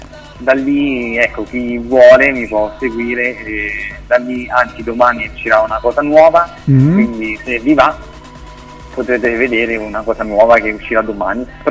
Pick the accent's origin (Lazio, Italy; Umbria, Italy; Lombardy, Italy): Lazio, Italy; Rome; now in Mentana, Italy; io sono di Roma. Abito a Mentana, mm-hmm. E ho 27 anni